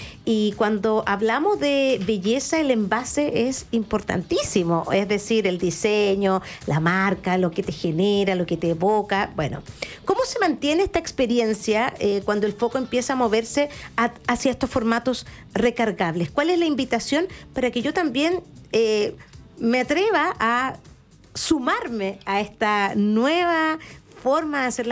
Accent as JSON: {"language": "Spanish", "country": "Chile", "said": "yo aquí te voy a hablar como consumidora, como mujer chilena, ¿ya?"}